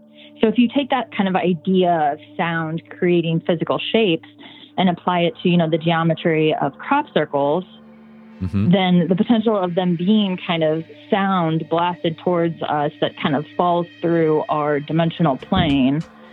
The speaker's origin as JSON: {"language": "English", "region": "Indiana", "country": "United States", "tie": "born or raised there", "said": "I am from Indiana originally, so I grew up around crop fields and cornfields my whole life."}